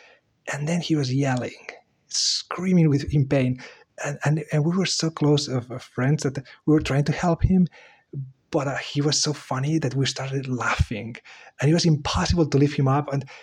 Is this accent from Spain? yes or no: yes; Spain; I'm from Spain originally